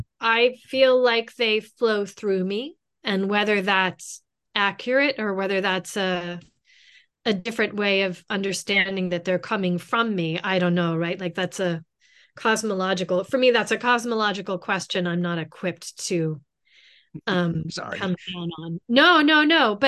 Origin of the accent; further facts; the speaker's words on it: Berkeley, California, United States; since I was raised in Berkeley, California in the 70s